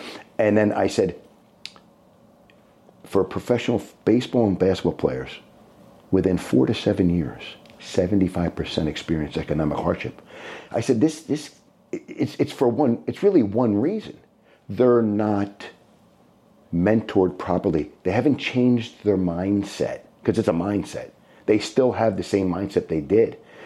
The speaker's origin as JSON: {"language": "English", "town": "Newark", "region": "New Jersey", "country": "United States", "tie": "born or raised there", "said": "I grew up in Newark, New Jersey. It's like Brooklyn. Poor."}